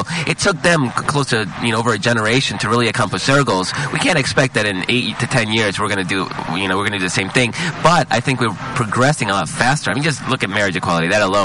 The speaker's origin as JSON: {"language": "English", "country": "El Salvador", "tie": "born or raised there", "moved": "yes", "lives_now": "United States", "said": "I'm an immigrant. I came to this country from El Salvador during the Salvadoran Civil War, so this is an issue dear to me"}